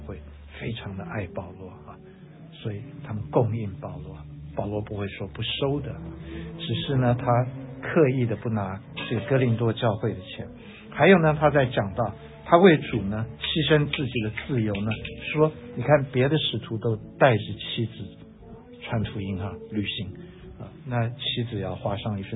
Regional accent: Taiwan; 因为我们台湾人不太感恩啊

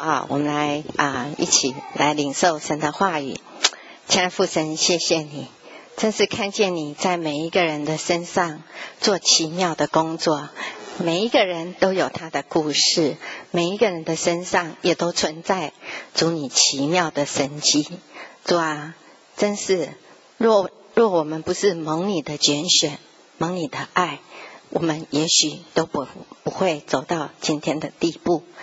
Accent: China; 尤其我们中国人，当我们生出来小的时候，父母怎么教我们？

